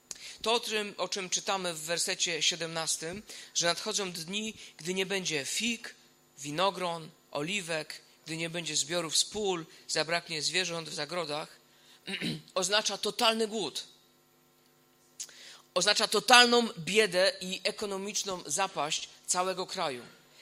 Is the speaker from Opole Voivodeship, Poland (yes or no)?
no; Silesian Voivodeship, Poland; Moja rodzina jest ogromnie mała właśnie z tego powodu, że pochodzimy z Górnego Śląska i część mojej rodziny była Ślązakami pochodzenia niemieckiego.